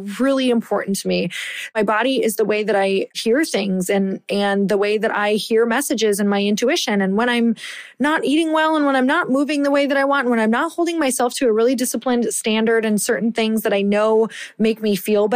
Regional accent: Michigan, United States; I am from Upper Michigan. I am like a badass because I survived those winters.

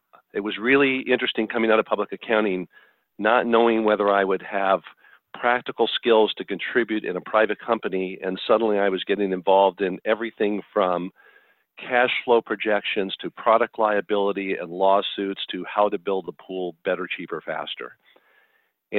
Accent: Los Angeles, California, United States; also born or lived in United Kingdom; I was born in Los Angeles and have lived in the LA area all my life, other than 1 year that I spent in the UK. I went to the University of Southern California out here.

